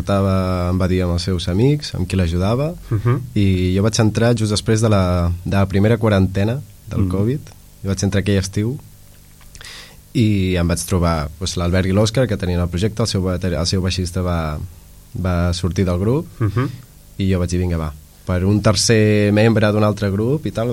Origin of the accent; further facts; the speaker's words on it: Terrassa, Catalonia, Spain; I jo sóc de Terrassa.